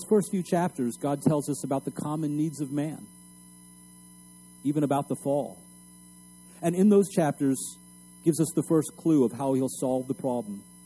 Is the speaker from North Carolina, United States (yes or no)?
no; El Paso, Texas, United States; I grew up in El Paso, Texas, and one of the things we always talk about is the purple mountain majesties.